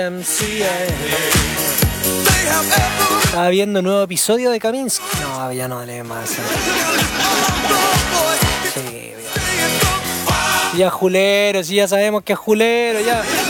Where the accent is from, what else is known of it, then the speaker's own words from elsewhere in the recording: Chile; Así que como nosotros chilenos descendemos de ahí, es nuestra igual.